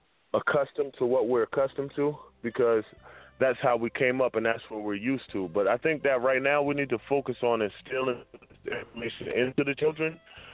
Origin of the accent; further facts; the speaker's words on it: Newark, New Jersey, United States; now in Atlanta, United States; I'm from Newark, New Jersey. I'm from Newark, New Jersey, though, but I'm by way of Atlanta.